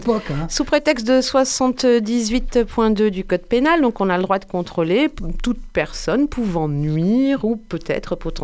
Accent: Dunkerque, Hauts-de-France, France; je viens justement du Nord, de Dunkerque, non pas de la gare du Nord, mais de Dunkerque.

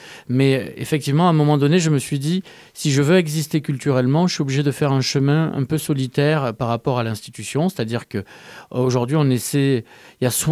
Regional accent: Montpellier, Occitanie, France; Et ce qui caractérise mon rapport à Montpellier, moi, je suis un Montpelliérain très urbain. C'est-à-dire oui. Que vraiment, c'est le centre-ville. Je passe ma vie au centre-ville. Je travaille dans le centre-ville.

